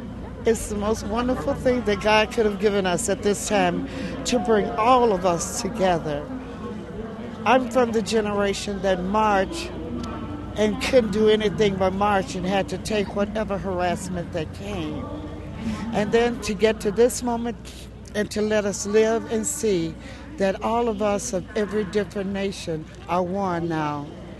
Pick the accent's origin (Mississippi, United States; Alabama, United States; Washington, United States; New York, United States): Alabama, United States; Tuscaloosa; I'm from Tuscaloosa, Alabama.